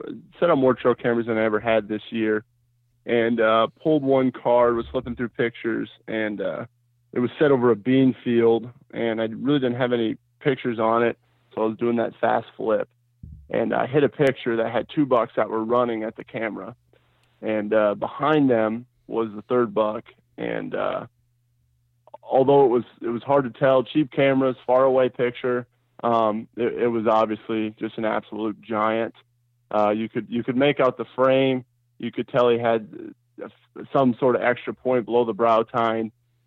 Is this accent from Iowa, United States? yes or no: yes; Iowa, United States; Yeah, I'm from Eastern Iowa